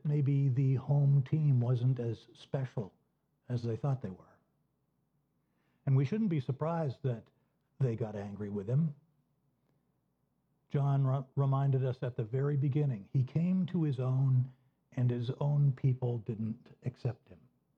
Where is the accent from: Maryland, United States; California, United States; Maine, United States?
Maine, United States; because I grew up in Maine, 2 hours from Fenway Park, the closest major league park to Portland.